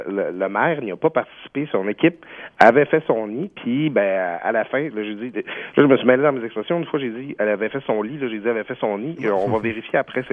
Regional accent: Quebec, Canada; now in Quebec City, Canada; Moi, je viens du Lac-Saint-Jean. Et bon, là, c'est, je m'en vante pas nécessairement en étant à Québec.

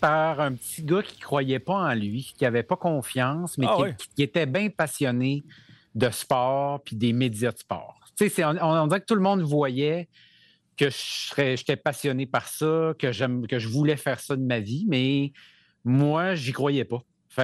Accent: Saguenay, Quebec, Canada; trois gars de ma place, de ma région, je suis natif du Saguenay.

